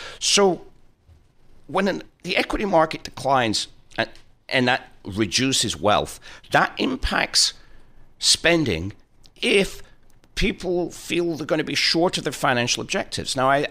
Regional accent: Preston, North West England, United Kingdom; One of the first team to win the Football League when that started 130 years ago in 1888. It's my hometown.

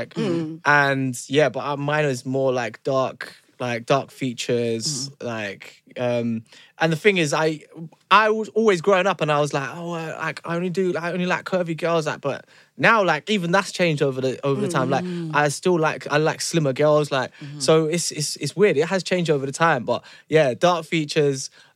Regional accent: Chingford, London, United Kingdom; we grew up in Chingford, so like a lot of Chingford was... Chingford was predominantly like a white area.

